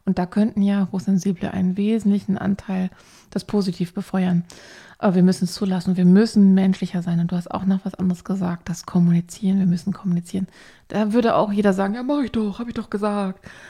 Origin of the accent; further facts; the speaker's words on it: Itzehoe, Schleswig-Holstein, Germany; also auch bei uns zu Hause in Itzehoe.